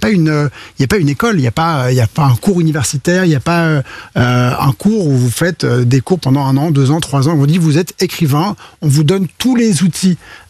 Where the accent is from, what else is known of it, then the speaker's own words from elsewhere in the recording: Switzerland; Et je suis, on rappelle que je suis suisse